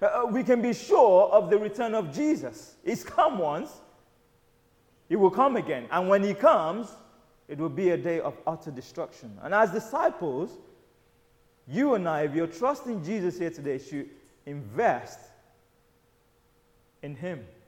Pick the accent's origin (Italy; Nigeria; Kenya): Nigeria; When I was growing up in Nigeria, in boarding school, circling vultures meant there was a dead body somewhere